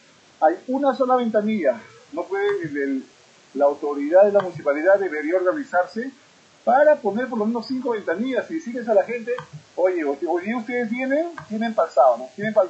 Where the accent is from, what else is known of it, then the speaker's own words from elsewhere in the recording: Cusco, Peru; Pero yo soy de Cusco, ya yo puedo aguantar y en mi comida me puedo adaptar